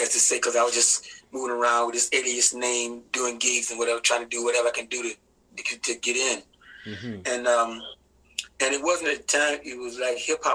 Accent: Jacksonville, Florida, United States; I come from Jacksonville, Florida. It was in my neighborhood, all black high school, all black university.

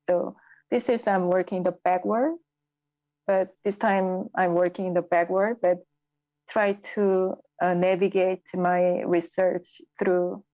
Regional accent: Seoul, South Korea; I think because I grew up in South Korea, Seoul, where it's very saturated and colorful city, and it's modern and ancient time coexist at the same time.

